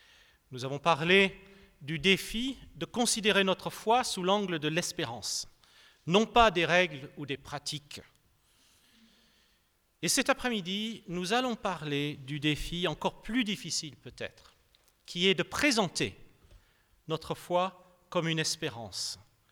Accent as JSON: {"language": "French", "country": "France", "tie": "born or raised there", "said": "bien que j'ai grandi en France et bien que je suis en France depuis ma toute petite enfance, avant la maternelle"}